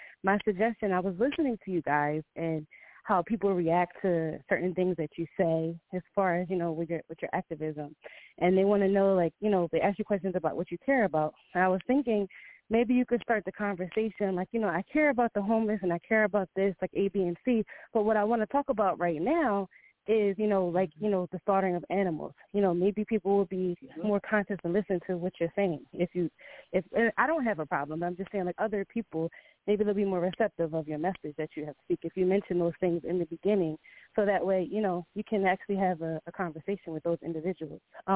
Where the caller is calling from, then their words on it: New Jersey, United States; I'm calling in from Jersey.